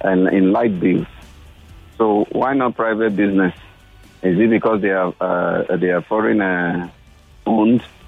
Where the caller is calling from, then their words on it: Ibeju-Lekki, Lagos, Nigeria; I'm calling from the Ibejileke Axis.